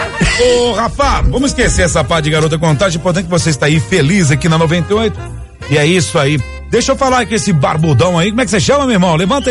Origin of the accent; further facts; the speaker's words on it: Nova Gameleira, Brazil; Lá onde eu fui criado, Nova Gameleira, Timbuca mora na frente, Darcy no meio, e a Ilza mora lá atrás.